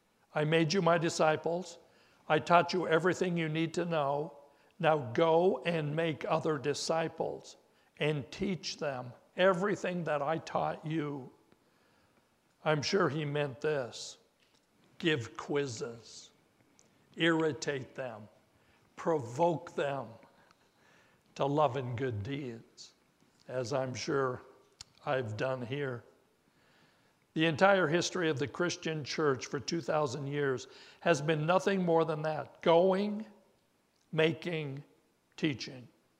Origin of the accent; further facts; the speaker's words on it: Rocky Mountains, United States; Certainly I would, growing up in the Rocky Mountains